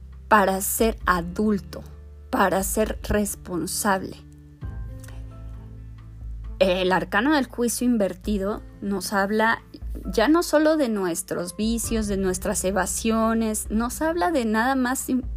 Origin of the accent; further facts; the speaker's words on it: Mexico; yo como latinoamericana, como mexicana, puedo asumirme en una sociedad violenta